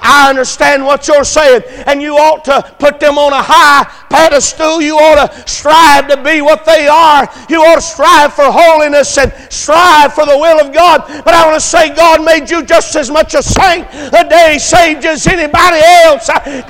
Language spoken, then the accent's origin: English; Dalton, Georgia, United States; Because I'm from Dalton, Georgia. And Dalton, Georgia is the what? Carpet capital of the world.